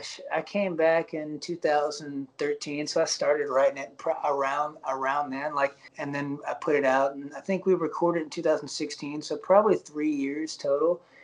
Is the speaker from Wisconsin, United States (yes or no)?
no; Alabama, United States; also born or lived in Nashville / Los Angeles; I was living in Los Angeles at the time. I'm from Alabama originally. I lived in Nashville for a handful of years